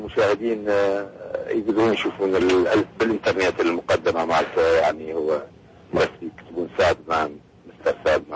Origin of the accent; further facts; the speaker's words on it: Iraq; now in United States; عندما اسافر الى امريكا، اترك العراق واجي، والمعاناة اللي أمر بها هنا في هوليوود.